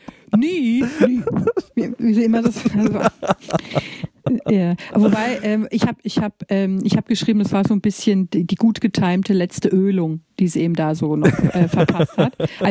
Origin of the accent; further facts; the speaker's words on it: Bavaria, Germany; Aus Bayern